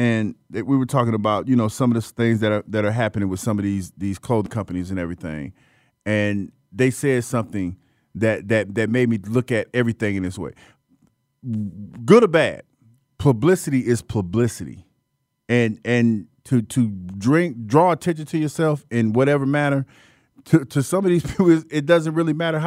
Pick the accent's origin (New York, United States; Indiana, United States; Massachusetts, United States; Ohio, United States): Ohio, United States; So yeah, I'm from Ohio. I'm from the Midwest.